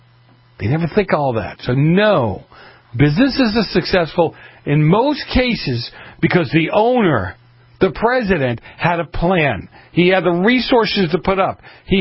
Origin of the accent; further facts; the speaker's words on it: Boston, Massachusetts, United States; I grew up in Boston.